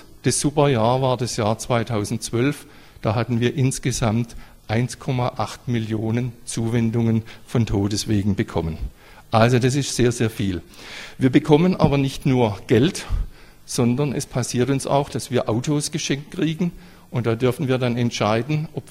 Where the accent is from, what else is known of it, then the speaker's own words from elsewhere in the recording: Pforzheim, Baden-Württemberg, Germany; ich bin aus Pforzheim, bin wieder in Pforzheim